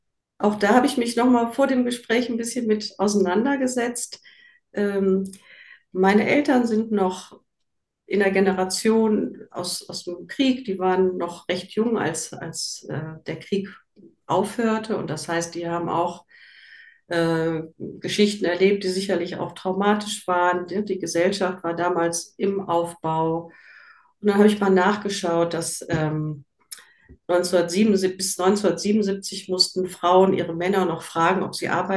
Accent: Essen, North Rhine-Westphalia, Germany; moved away as an adult; now in Westerwald, Germany; Ursprünglich komme ich aus Essen und Düsseldorf und bin dann vor über 30 Jahren dann hier im Westerwald gelandet.

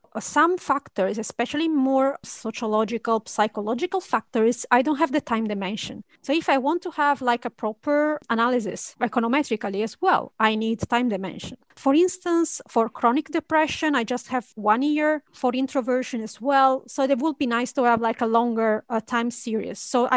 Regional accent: Italy; English is a second language; If you take my hometown in Italy, the rate of suicide is not that high

